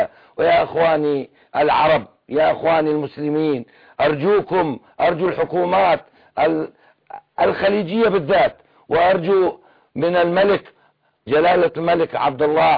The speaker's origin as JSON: {"language": "Arabic", "country": "Syria", "moved": "yes", "said": "نحن السوريون أنعم الله علينا بالكثير نملك الأموال والله لدينا الأموال نحن هجرنا من سوريا وفتح الله علينا في خارج سوريا"}